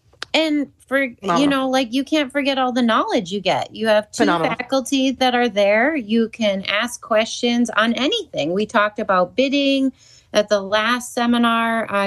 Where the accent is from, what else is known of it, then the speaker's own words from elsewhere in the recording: Oregon, Wisconsin, United States; from Oregon, Wisconsin, and you're listening to the Dressage Radio Show.